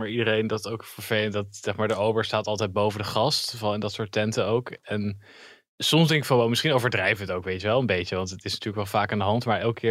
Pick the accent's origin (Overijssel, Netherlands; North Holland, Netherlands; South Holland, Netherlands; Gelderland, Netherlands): Gelderland, Netherlands; Zutphen; Ja, ik kom uit Zutphen oorspronkelijk.